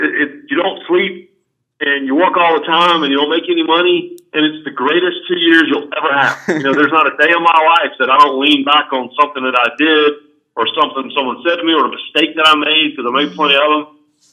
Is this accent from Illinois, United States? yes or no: no; Rockingham, North Carolina, United States; born there; accent: Southern; as the only production person with a Southern accent, and I was born in Rockingham, North Carolina